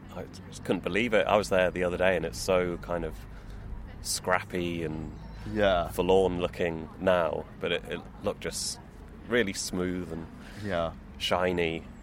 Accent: Solihull, West Midlands, United Kingdom; I grew up in Solihull, which is just far enough away from Birmingham to not really need to go in very often, because you've got all your everything you need in Solihull.

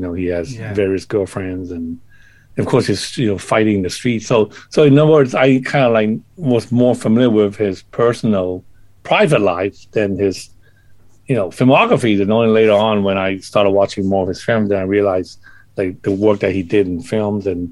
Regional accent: Hong Kong; I remember watching it on, I think, on television back when I was, you know, growing up in Hong Kong.

